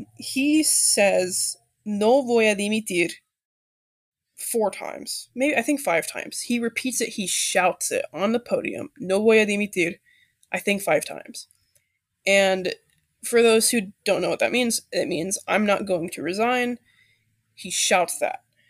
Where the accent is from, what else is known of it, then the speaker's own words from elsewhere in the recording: United States; From my perspective, as like an American